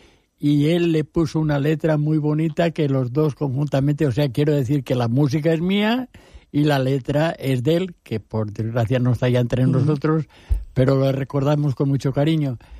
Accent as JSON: {"language": "Spanish", "town": "Anna", "region": "Valencian Community", "country": "Spain", "said": "Yo soy de Anna, yo nací en Anna."}